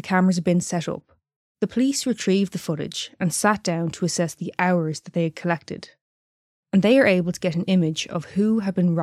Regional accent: Ireland; for me growing up in Ireland, you strictly followed the story.

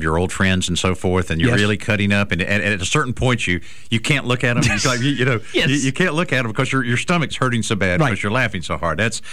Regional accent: Marianna, Florida, United States; I talk to a lot of my friends down around my hometown of Mariana, Florida

